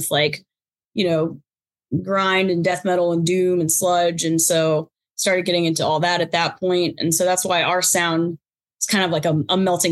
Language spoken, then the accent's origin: English; Dallas, Texas, United States; moved away as an adult; now in New Orleans, United States; And I'm from Dallas originally.